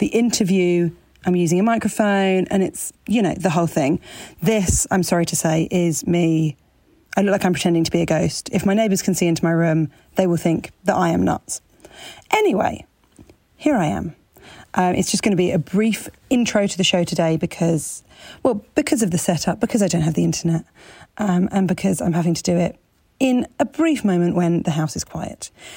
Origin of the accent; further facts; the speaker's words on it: United Kingdom; moved away as an adult; now in Spain; I'm a Brit living in Spain in my 30s. I moved here last year to be with my girlfriend.